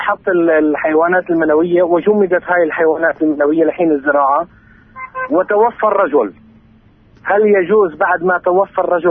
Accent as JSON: {"language": "Arabic", "town": "Nablus", "region": "West Bank", "country": "Palestine", "said": "من نابلس."}